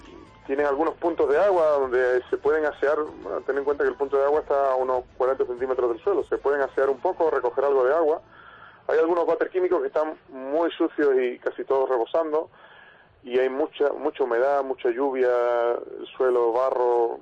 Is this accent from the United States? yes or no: no; Spain; en total somos 21 personas, de la cual somos 5 españoles